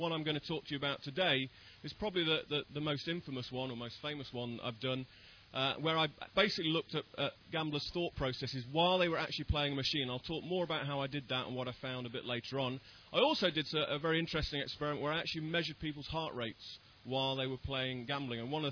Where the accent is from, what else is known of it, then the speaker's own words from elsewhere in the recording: Loughborough, East Midlands, United Kingdom; interviews with just eight fruit machine gamblers in Loughborough. I mean, that was my hometown.